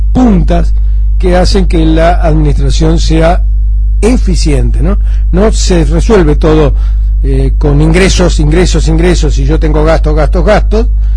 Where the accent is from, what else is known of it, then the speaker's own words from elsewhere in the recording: Buenos Aires, Argentina; como bonaerense, me alegra mucho tener representantes que se preocupan por la provincia de Buenos Aires